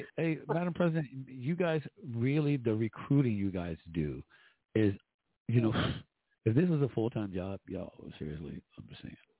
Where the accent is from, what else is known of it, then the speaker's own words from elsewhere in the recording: Jamaica; I'm a Jamaican.